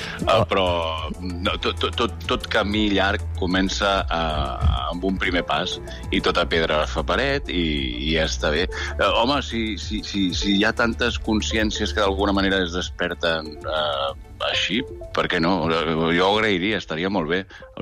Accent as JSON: {"language": "Catalan", "town": "Madrid", "region": "Community of Madrid", "country": "Spain", "second_language": "Catalan", "said": "és que jo soc madrilenya"}